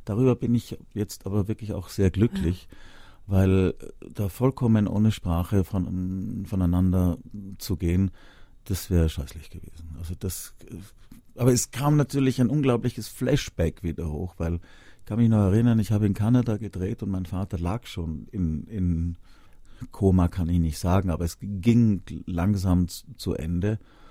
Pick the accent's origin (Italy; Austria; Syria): Austria; Ich darf das ja als Österreicher total sagen.